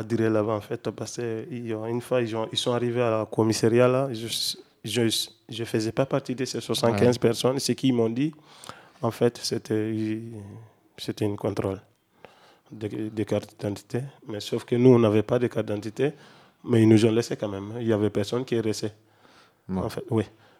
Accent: Mali; now in France; Pourquoi je suis malien, Mali, ça fait partie des pays qui sont colonisés par la France.

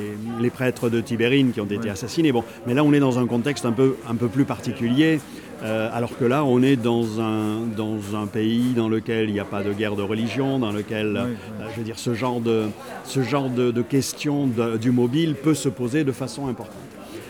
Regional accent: France; born there; Je suis d'origine espagnole, effectivement. Je suis français, je suis né en France.

